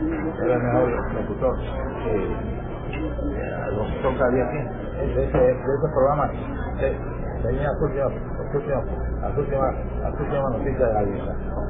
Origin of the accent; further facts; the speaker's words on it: Churubusco, Mexico City, Mexico; yo soy de Churubusco, de México